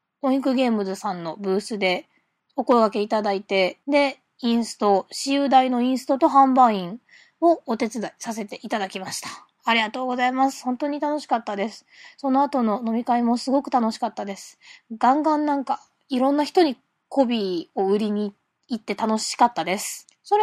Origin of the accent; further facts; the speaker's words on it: Kyoto, Japan; 京都生まれ、京都育ち、そして京都を拠点とした